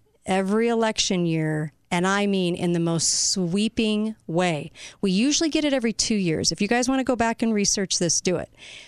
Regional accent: California, United States; I grew up in California.

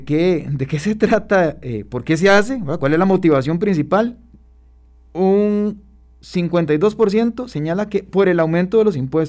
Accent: Costa Rica; Como buena población costarricense

